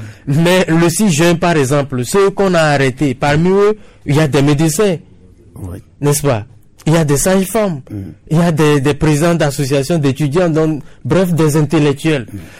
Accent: Togo; il faut qu'on s'écoute en tant que Togolais.

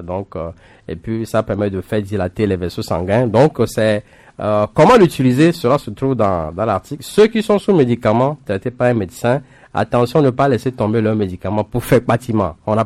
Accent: Togo; chez nous au Togo.

